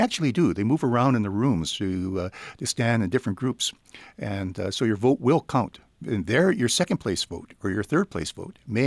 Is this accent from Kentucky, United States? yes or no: no; California, United States; I'm not from the state of New York. I'm from California.